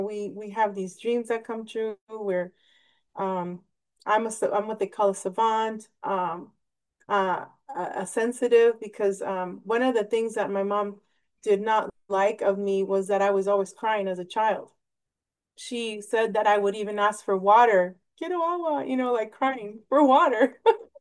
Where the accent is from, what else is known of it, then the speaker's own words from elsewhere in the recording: Nogales, Arizona, United States; I can tell you when I was born in Nogales, Sonora, Mexico, and after I was 1 years old, 1 year old, my father and mother immigrated us to Nogales, Arizona.